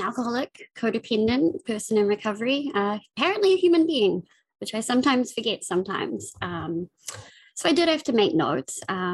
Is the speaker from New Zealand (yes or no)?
yes; Auckland, New Zealand; I'm from New Zealand. I was born in Auckland, the biggest city. I grew up in West Auckland, which is traditionally known as the hood.